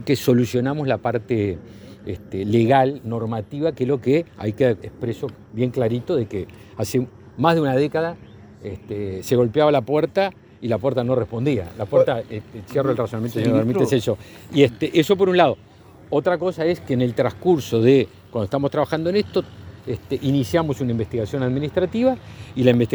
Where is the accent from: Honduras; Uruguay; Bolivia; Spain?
Uruguay; Y a mí como ministro me da orgullo, como uruguayo también, de sentir esta comunidad